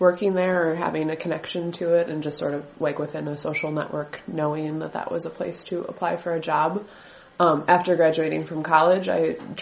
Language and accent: English; Nashotah, Wisconsin, United States; I grew up in Neshota, which is close to Oconomowoc in Waukesha County.